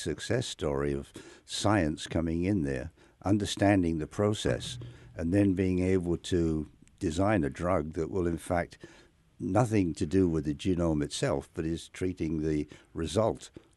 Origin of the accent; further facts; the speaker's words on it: England, United Kingdom; I mean, I grew up in England, and so we didn't see the sun.